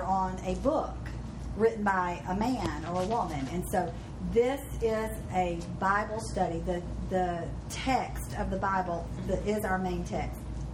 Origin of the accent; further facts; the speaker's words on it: Orangeburg, South Carolina, United States; I am from Orangeburg, South Carolina.